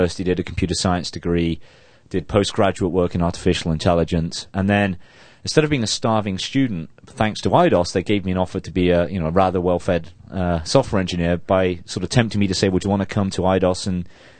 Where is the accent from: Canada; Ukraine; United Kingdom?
United Kingdom; England; now in United States; I got married to my wife in America, even though we're both English.